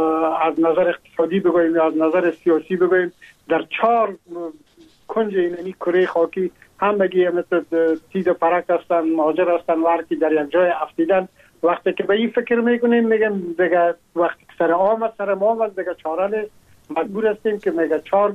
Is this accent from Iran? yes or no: no; Afghanistan; now in France; ما هم در جمع عموم مردم هایی بودم که از افغانستان بر آمدم و تقریبا این 3.5 سال میشه که ما در فرانسه زندگی میکنم